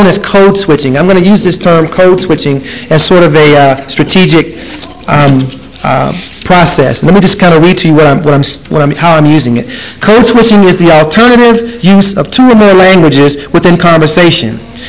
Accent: Nashville, Tennessee, United States; Such as, I grew up in Nashville, Tennessee.

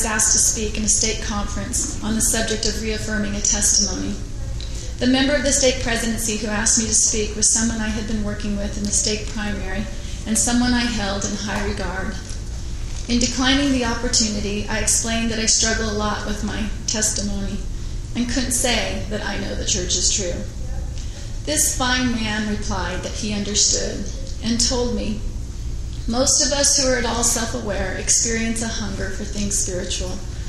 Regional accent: Arizona, United States; My father served in a bishopric when I was a child growing up in Arizona

